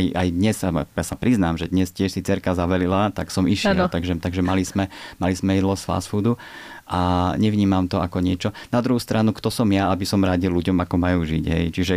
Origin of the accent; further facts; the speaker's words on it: Bratislava, Bratislava Region, Slovakia; Ja som rodený Bratislavčan, ale akože dušou a srdiečkom to je Južná Morava.